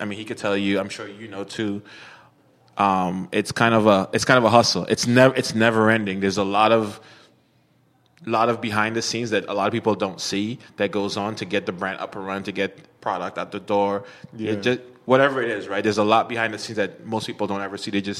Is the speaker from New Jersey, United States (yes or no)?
no; New York, United States; I'm from New York, and I'm telling you, like, this, it gets cold.